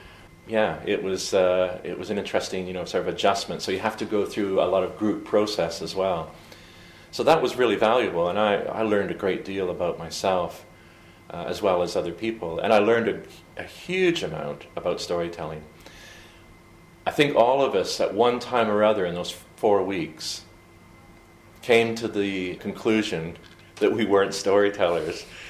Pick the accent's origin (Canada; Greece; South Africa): Canada; now in United Kingdom; So I'm originally from Canada, but I was also the only storyteller representing Scotland.